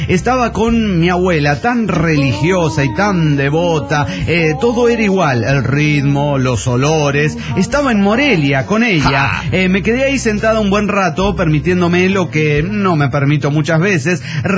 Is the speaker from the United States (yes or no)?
yes; Dallas, Texas, United States; de Dallas, Texas.